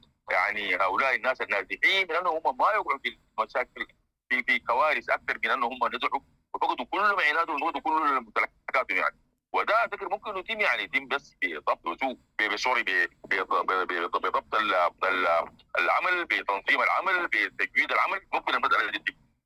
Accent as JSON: {"language": "Arabic", "country": "Sudan", "said": "إحنا كسودانيين عندنا يعني نقول ممكن عندنا يعني نوع من العادات والتقاليد القوية جدا"}